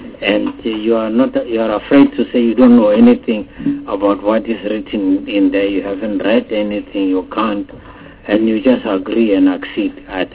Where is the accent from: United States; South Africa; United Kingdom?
South Africa; We don't have to be apologetic to anybody that we are South Africans.